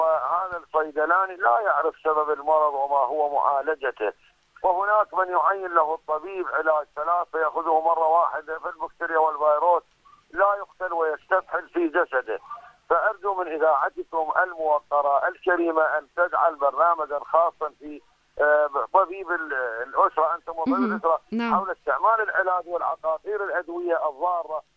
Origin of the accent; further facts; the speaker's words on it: Iraq; هناك عندنا في العراق تحدث قضايا